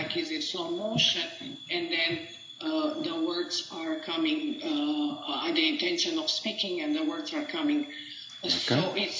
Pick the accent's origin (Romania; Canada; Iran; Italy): Romania; now in United States; I'm from Romania.